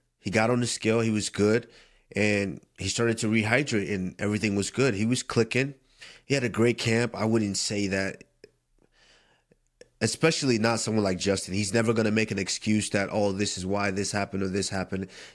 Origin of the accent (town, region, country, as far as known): Nigeria